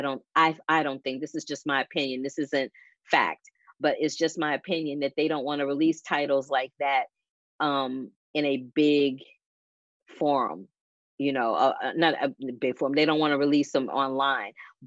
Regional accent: St. Louis, Missouri, United States; a documentary centered around Homer G. Phillips Hospital in my hometown of St. Louis, Missouri.

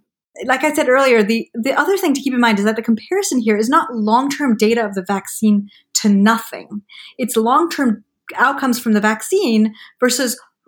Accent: Malawi; I grew up in Malawi in Central Africa and we didn't have, you know, huge access to vaccines.

